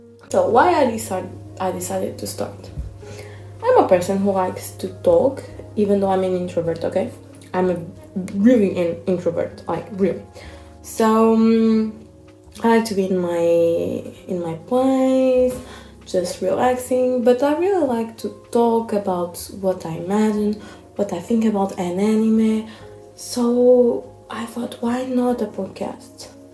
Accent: Portugal; first language Portuguese; English is a second language; I'm from Portugal, I speak Portuguese. So if my English is not the best, it's just because it's not my first language.

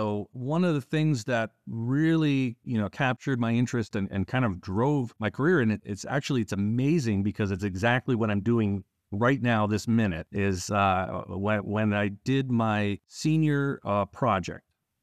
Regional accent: Erie, Pennsylvania, United States; moved away as an adult; Well, I grew up in Erie, Pennsylvania. That's right on the lake on the northwestern side of Pennsylvania. Went to elementary school and middle school and high school there, and then eventually went to Boston for college.

